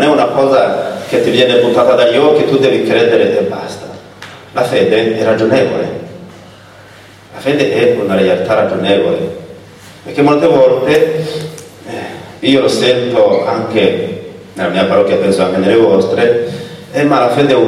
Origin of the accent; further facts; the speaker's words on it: Burundi; Italian is a second language; Il mondo che conosco, io vengo dal Burundi, più o meno anche in tutta l'Africa.